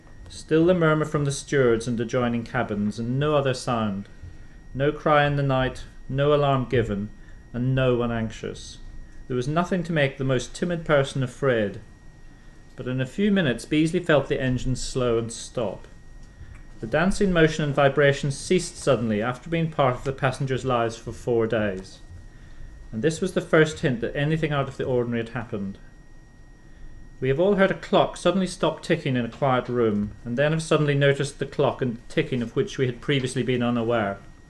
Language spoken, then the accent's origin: English; Northern Ireland, United Kingdom; I mean, growing up in Northern Ireland in the 1960s, I was aware of the Titanic from quite an early age.